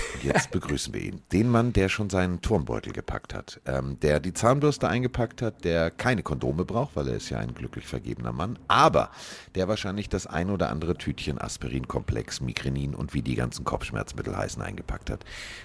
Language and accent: German; Schleswig-Holstein, Germany; für mich als Schleswig-Holsteiner ist das ja Vorortsverkehr.